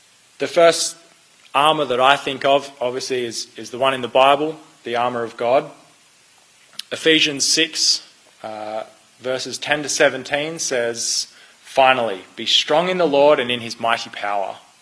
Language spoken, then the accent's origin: English; Queensland, Australia; I am not a Blues supporter. I am a Queenslander. Go Queensland.